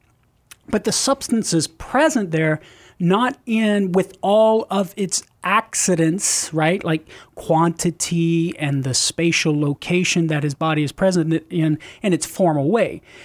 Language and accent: English; Marietta, Louisiana, United States; now in San Diego, United States; all of the Catholic churches here in San Diego and in my hometown in Marietta, back in Louisiana.